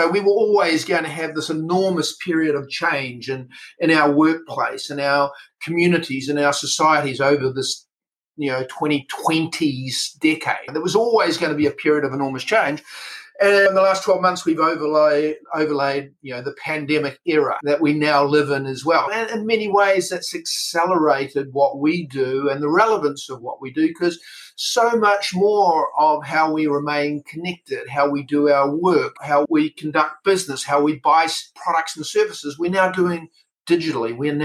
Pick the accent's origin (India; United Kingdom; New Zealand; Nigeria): New Zealand; also born or lived in United States; Yeah, I probably sound a little bit funny to some of your audience. So I'm a Kiwi, so I'm a New Zealander, although I spent a lot of my life living and working as a tech entrepreneur in the United States.